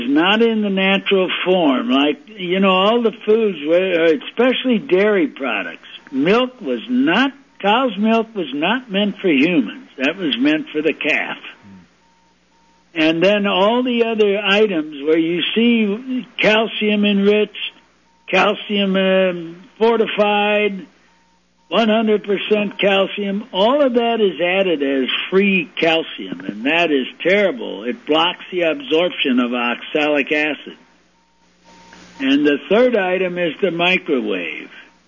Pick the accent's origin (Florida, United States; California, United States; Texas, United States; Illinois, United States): Illinois, United States; Chicago; It's what I called Dago Red when I was growing up in Chicago.